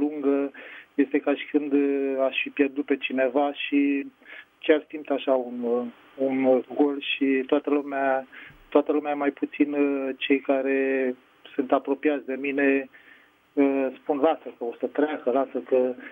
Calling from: Pitești, Argeș, Romania; sunt din Pitești.

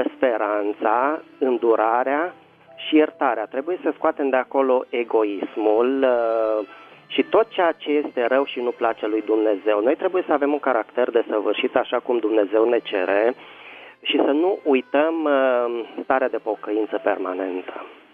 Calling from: Bucharest, Romania; sunt azi din București.

